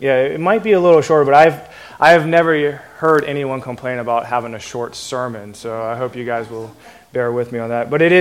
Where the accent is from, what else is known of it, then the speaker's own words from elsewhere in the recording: United States; accent: Southern; now in New York, United States; So if my accent doesn't sound as strong as it used to be, a good Southern accent, I apologize in advance.